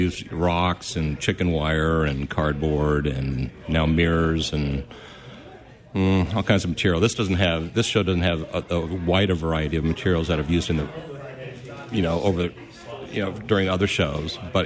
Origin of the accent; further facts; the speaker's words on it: Lincoln, Nebraska, United States; also born or lived in Santa Barbara, California / New York City; I am from Nebraska, born and raised in Lincoln.